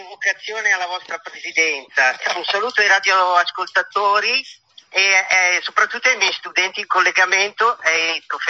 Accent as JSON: {"language": "Italian", "region": "Campania", "country": "Italy", "tie": "born or raised there", "said": "Poi i miei genitori erano prima braccianti agricoli e poi operai. Sono originario del Cilento."}